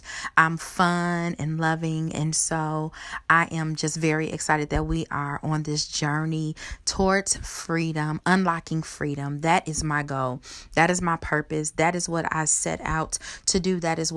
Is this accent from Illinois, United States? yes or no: yes; Chicago, Illinois, United States; now in Kentucky, United States; I am a native of Chicago, Illinois, born and raised in Chicago, Illinois. I had an amazing upbringing, a very close-knit family.